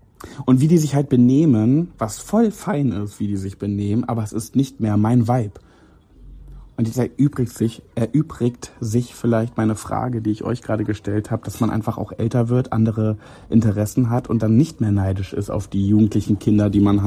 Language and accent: German; Braunschweig, Lower Saxony, Germany; bei uns in Braunschweig war es immer das Jolly Joker, jetzt ist es die Eule, wo so die Teenies abhotten.